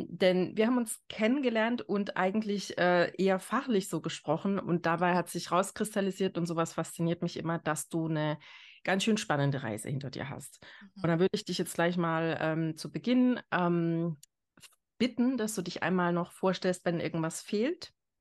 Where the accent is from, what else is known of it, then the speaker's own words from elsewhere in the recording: East Germany, Germany; ich komme ja aus Ostdeutschland, da haben irgendwie alle Ingenieur studiert.